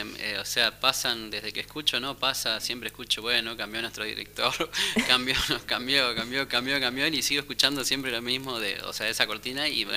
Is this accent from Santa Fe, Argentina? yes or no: yes; Santa Fe, Argentina; como buen santafesino y hijo de musiqueros, del litoral